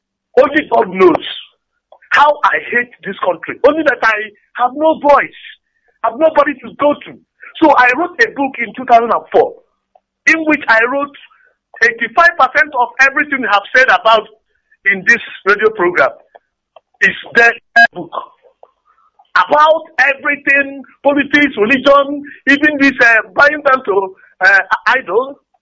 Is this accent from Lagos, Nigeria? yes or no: no; Ngokpala, Imo, Nigeria; now in Onitsha, Nigeria; from Ngokpala, but I'm calling from Onitsha.